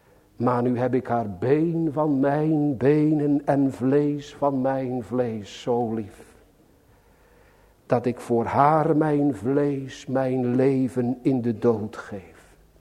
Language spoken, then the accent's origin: Dutch; Sliedrecht, South Holland, Netherlands; born there; In Sliedrecht, mijn geboorteplaats